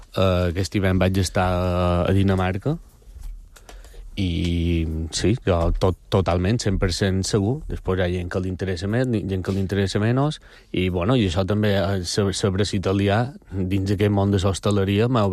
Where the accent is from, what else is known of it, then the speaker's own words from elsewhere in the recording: Balearic Islands, Spain; jo soc mallorquí